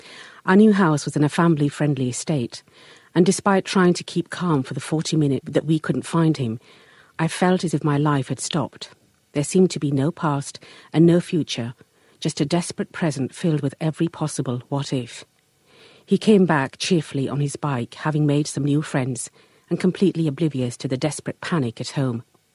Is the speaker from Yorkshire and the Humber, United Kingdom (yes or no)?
yes; Yorkshire and the Humber, United Kingdom; I grew up in West Yorkshire and would often pass a sign for these moors as we drove along the motorway.